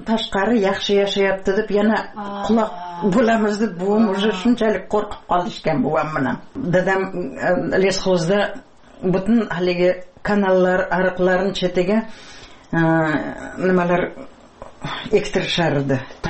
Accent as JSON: {"language": "Uzbek", "town": "Piskent", "region": "Tashkent Region", "country": "Uzbekistan", "tie": "born there", "said": "Men shu yer to'lada tug'ilganman-da. Eshik deraza bo'lmagan. Piskentda, ha, garnak degan yer bor edi, leshoz degan."}